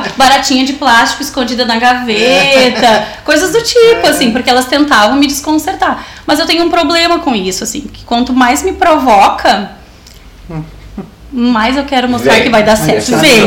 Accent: Capão da Canoa, Rio Grande do Sul, Brazil; now in Sapiranga, Brazil; porque eu sou natural de Capão da Canoa

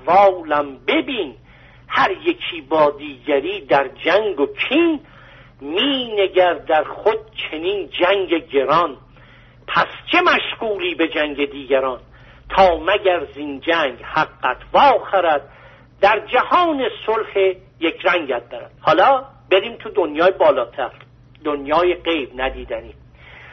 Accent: Iran; born there; مرد به دنیا اومدم، ایرانی به دنیا اومدم، در ایران به دنیا اومدم،

